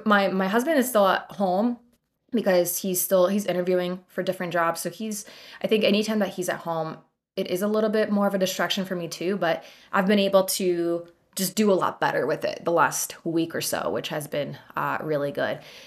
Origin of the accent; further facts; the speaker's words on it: Poland; moved away; also born or lived in Chicago / New York / San Diego; I grew up in Poland, and then I was in Chicago for 13 years, and I was in New York, and then I was in San Diego, and all of those places are sea level.